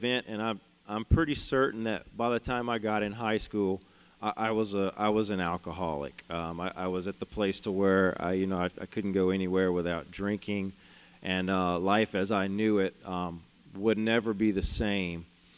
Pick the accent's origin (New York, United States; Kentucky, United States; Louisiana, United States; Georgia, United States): Louisiana, United States; I'm from South Louisiana. Grew up, I was born and raised there.